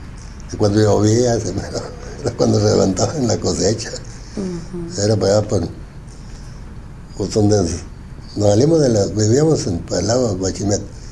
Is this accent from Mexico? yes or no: yes; Mexicali, Baja California, Mexico; me vine muy pequeño a Baja California cuando tenía 8 años. Y me vine, me trajeron de chiquito a Baja California. Allí me crié en Baja California.